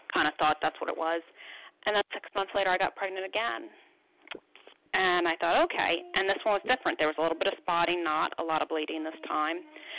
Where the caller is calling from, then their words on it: New Jersey, United States; I'm calling from New Jersey.